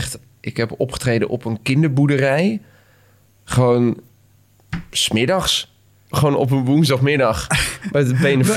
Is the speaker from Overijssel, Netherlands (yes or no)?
no; Schipluiden, South Holland, Netherlands; Ik kom uit een vrij klein dorp. Ik kom uit Schipluiden.